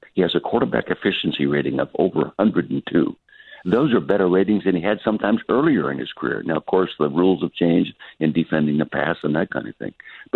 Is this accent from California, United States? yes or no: yes; Calistoga, California, United States; the first time in my 84 years of life I haven't been in my hometown in Calistoga, the Napa Valley. No, I'm still in the East. I live permanently in the East